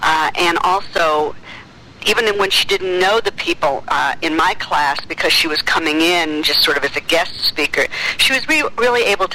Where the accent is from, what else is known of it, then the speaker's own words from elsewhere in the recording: Bethesda, Maryland, United States; I am from Bethesda, Maryland.